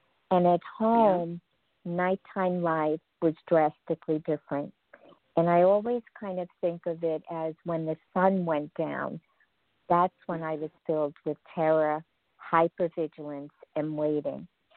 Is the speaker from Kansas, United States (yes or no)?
no; Merrick, New York, United States; I grew up in Merrick, Long Island. And when I think of growing up in Merrick, Long Island, it was a community where things like this don't happen.